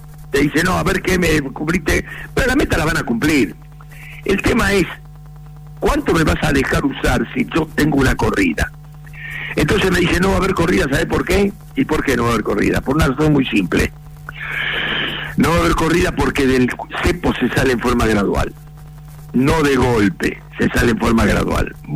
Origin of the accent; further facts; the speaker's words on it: Argentina; Y porque somos argentinas, están llegando en cuentagotas